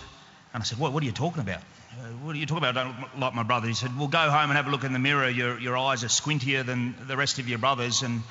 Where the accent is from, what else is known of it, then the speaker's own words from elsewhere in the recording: Western Australia, Australia; also born or lived in Korea; I was born in Korea and through circumstances found myself in the southwest of Western Australia and grew up in a big family.